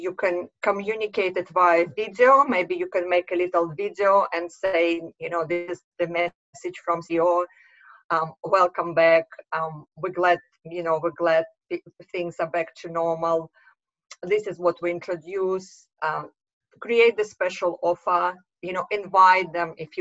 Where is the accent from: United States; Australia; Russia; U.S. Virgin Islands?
Russia; accent: Russian; English is a second language; So I'm obviously, you can hear from my accent of Russian background